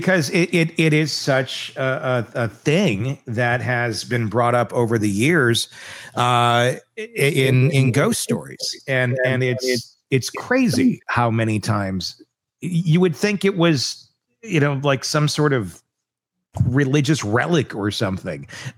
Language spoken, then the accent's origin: English; Wisconsin, United States; it was a story that took place in a town that was very close to where we grew up in Wisconsin.